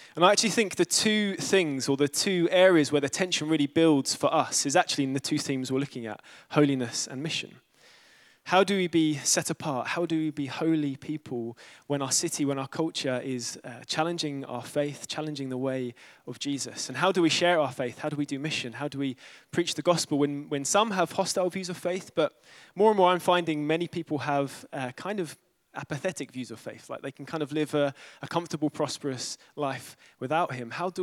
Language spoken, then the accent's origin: English; London, United Kingdom; and I'm from East London.